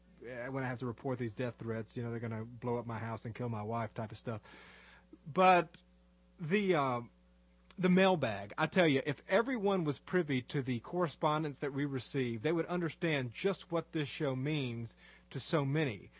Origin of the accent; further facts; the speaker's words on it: Chicago, Illinois, United States; Even though I'm a Yankee from Chicago, otherwise known as Obamaland, I love and admire all cultures which have grown out of European civilization.